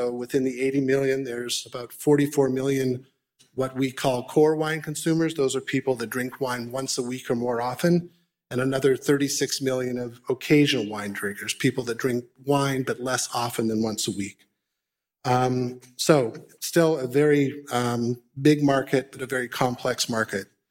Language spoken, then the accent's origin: English; Canada; moved away as an adult; now in United States; I'm actually Canadian. I moved to the United States when I married my wife from Southern California about 30 years ago.